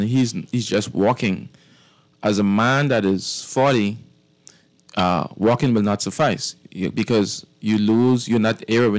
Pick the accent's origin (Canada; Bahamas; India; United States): Bahamas; Cat Island; I was born and raised in Cat Island.